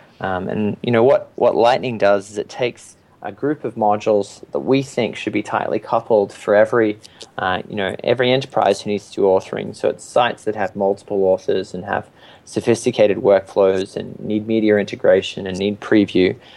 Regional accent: Brisbane, Queensland, Australia; also born or lived in United Kingdom; now in United States; I'm from Brisbane.

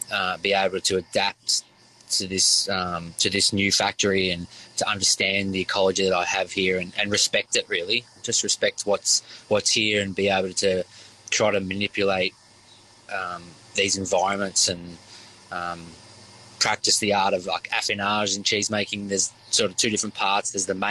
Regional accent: Victoria, Australia; I'm from the Yarra Valley

